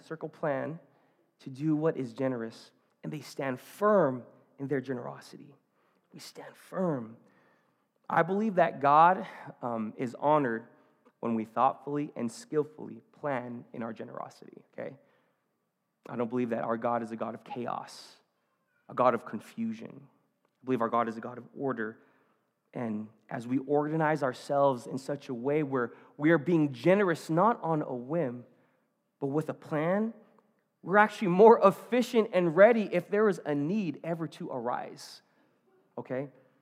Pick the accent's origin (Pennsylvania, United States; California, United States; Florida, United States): California, United States; National City; Man, I'm from National City. I was like, biscuits and gravy? Like, what is that?